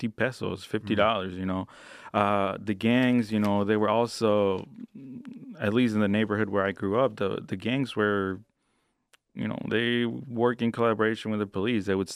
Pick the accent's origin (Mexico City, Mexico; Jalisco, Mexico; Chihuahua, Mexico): Jalisco, Mexico; Guadalajara; I grew up in Guadalajara. So Guadalajara is about 7 or 8 hours from Ayotzinapa.